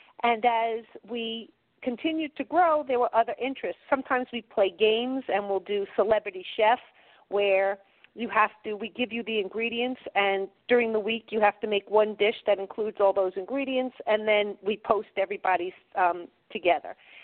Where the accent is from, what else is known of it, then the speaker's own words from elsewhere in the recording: North Woodmere, New York, United States; I grew up in North Woodmere, and that's how I know Cindy for all these years.